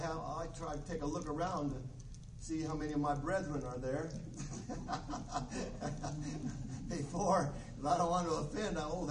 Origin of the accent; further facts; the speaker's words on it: Muskegon, Michigan, United States; born there; But I was born in Muskegon, Michigan, and right on the lake.